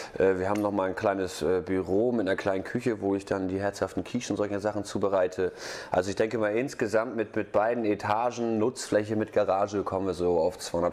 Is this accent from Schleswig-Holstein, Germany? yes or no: yes; Lübeck, Schleswig-Holstein, Germany; also born or lived in North Rhine-Westphalia; geboren bin ich in Nordrhein-Westfalen, sind aber ziemlich früh hochgezogen, fühle mich also voll und ganz als Küstenjung und Hanseat als Lübscher Jung.